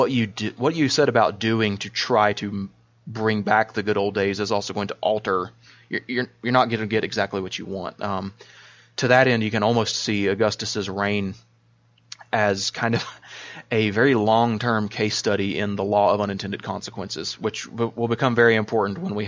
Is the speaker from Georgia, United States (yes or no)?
yes; Tiger, Georgia, United States; But it's basically like, my hometown is Tiger, Georgia, right? It's a post office and a gas station.